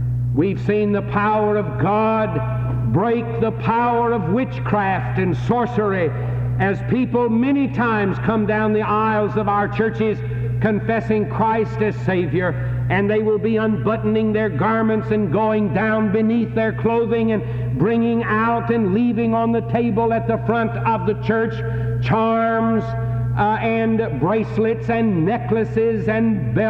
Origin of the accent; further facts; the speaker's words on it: Bluefield, West Virginia, United States; moved away as an adult; Tomorrow morning, I return to Bluefield, West Virginia, my hometown, nature's air-conditioned city.